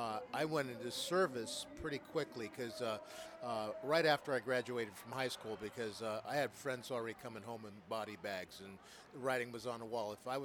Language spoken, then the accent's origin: English; San Francisco, California, United States; I grew up in San Francisco during the 50s and 60s, right in the middle of everything that was going on at the time.